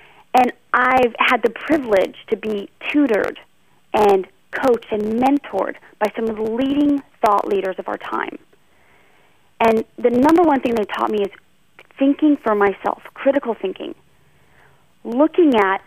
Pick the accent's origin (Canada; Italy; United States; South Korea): United States; Honey Creek, Iowa; I grew up in Honey Creek, Iowa, on 40 acres of land.